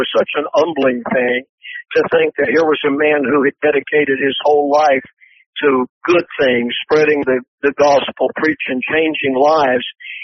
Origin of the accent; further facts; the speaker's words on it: Commerce, Georgia, United States; I'm not just … from Commerce, Georgia, but I'm … from Commerce, Georgia